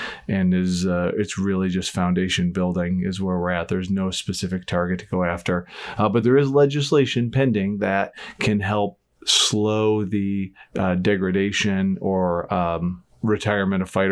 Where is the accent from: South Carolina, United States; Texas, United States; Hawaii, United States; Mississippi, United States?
South Carolina, United States; they know that we're nice people from South Carolina